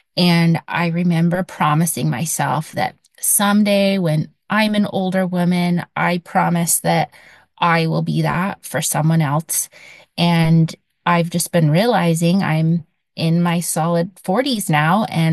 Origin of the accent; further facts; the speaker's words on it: Maupin, Oregon, United States; also born or lived in The Dalles; Well, I was born in the Dalles, Oregon, and spent my first 5 years in a very tiny town, Maupin, on the Deschutes River.